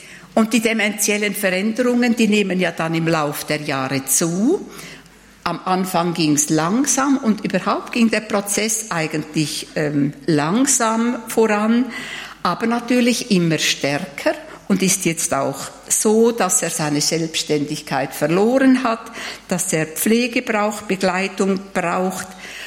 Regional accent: Schöftland, Aargau, Switzerland; von der Pfarrerin in Schäftland, also wo ich aufgewachsen bin und konfirmiert wurde.

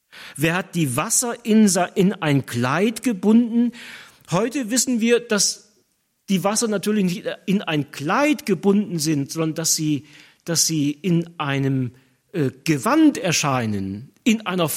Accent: Northern Germany, Germany; Ja, ich als Norddeutscher bin da ein bisschen näher dran an Ebbe und Flut.

